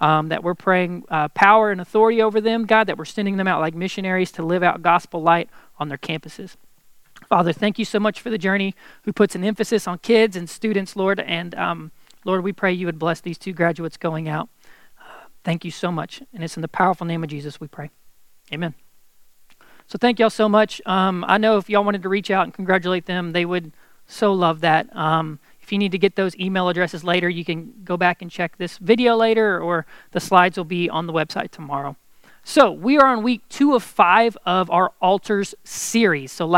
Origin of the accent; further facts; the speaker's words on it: Texas, United States; I'm from East Texas, so if you need some recommendations on things to do, not do, restaurants, come hit me up. I know Nacogdoches pretty well.